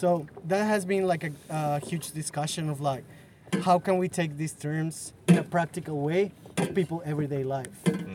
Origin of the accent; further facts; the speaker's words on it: Peru; Yeah, I'm from Peru.